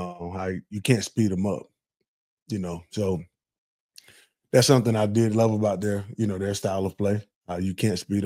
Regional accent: United States; Don't go against the culture because, you know, we're American. We're like, you know, our way is the best way.

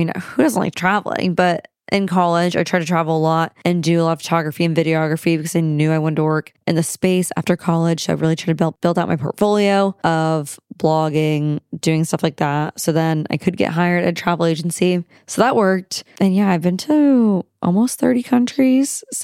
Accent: Omaha, Nebraska, United States; also born or lived in Dallas / Houston / Atlanta; I'm from Omaha originally. My family's from the East Coast. So Philly and Jersey. I was born in Dallas. We lived a little bit of everywhere. Dallas, Houston, Atlanta, and then Omaha.

